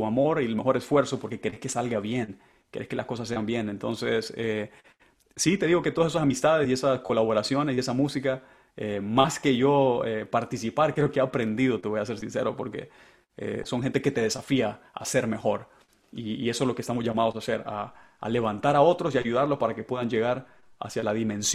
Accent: Honduras; now in London, United Kingdom; nosotros crecimos en un ambiente en Honduras, Max, en lo que si no había pan, pues le dábamos con la tortilla

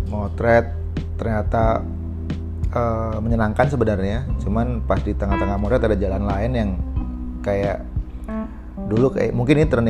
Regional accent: Cilacap, Central Java, Indonesia; Kalau gue sebenarnya gue berasal dari Cilacap.

